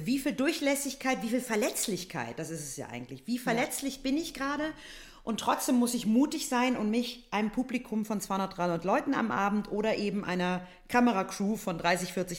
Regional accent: Braunschweig, Lower Saxony, Germany; Aus der absoluten Einöde, sage ich jetzt so. Mitteldeutschland. Nein, Braunschweig.

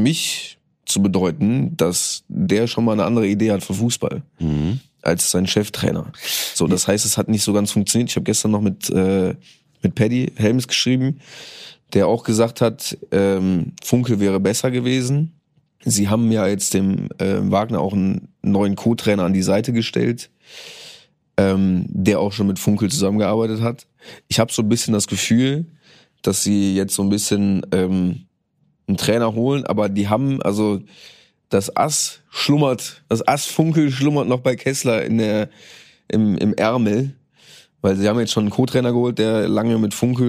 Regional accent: Cologne, North Rhine-Westphalia, Germany; als Kölner

